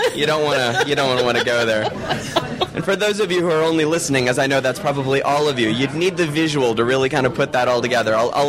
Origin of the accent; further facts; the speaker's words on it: Orlando, Florida, United States; I'm from Orlando, Florida.